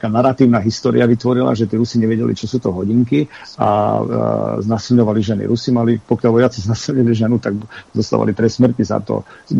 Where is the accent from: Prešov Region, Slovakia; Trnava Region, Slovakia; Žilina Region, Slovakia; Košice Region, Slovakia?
Košice Region, Slovakia; ja som vyrastal pri Šírave, tie 80. roky, to už bola Amerika prakticky.